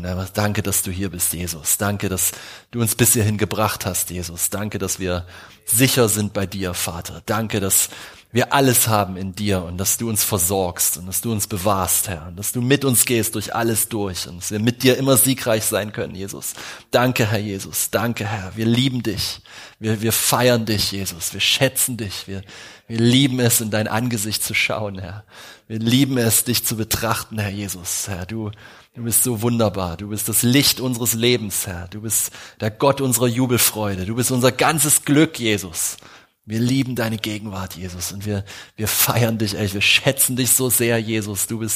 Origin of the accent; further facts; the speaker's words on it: Euskirchen, North Rhine-Westphalia, Germany; wir sind aus Euskirchen, das ist in der Nähe von Köln